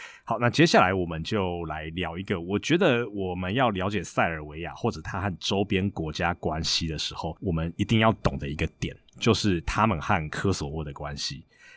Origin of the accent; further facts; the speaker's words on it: Taiwan; 就是我们台湾人很常会碰到这种，就是签证不发在护照上